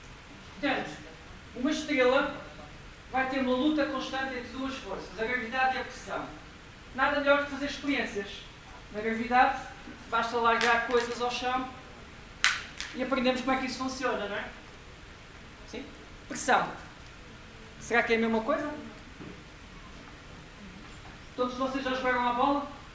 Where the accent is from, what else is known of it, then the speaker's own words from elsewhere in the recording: Angola; born there; Aquilo é uma fotografia tirada no país onde eu nasci, Angola.